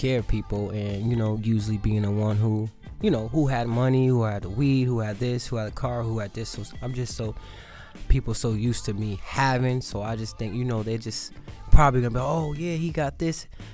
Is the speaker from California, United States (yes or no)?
no; Boston, Massachusetts, United States; also born or lived in Jackson, Mississippi; I'm from Boston, Mass. But I was born in Mississippi, Jackson to be exact. I moved up here with my mother and 3 brothers when I was about 3 years old.